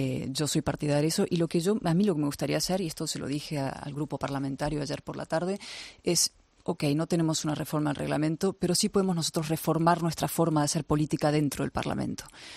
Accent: Spain; como diputada por Barcelona y como española

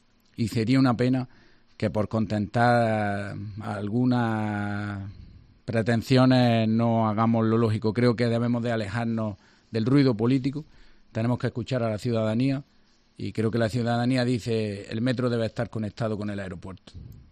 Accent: Granada, Andalusia, Spain; Yo, como cualquier granadino más, soy padre de familia

